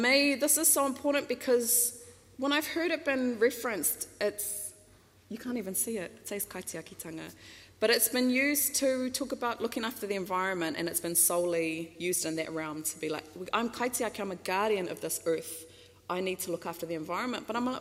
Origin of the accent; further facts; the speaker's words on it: Auckland, New Zealand; But I was actually born and raised in East Auckland, in Glen Innes, GI Till I Die, my favourite place